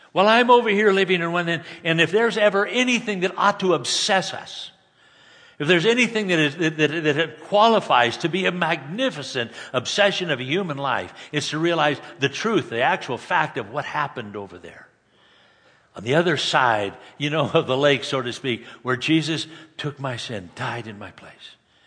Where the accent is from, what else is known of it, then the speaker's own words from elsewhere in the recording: California, United States; Growing up in Southern California, some of you are old enough to remember Crazy Leg Hurts and Norm Van Brocklin.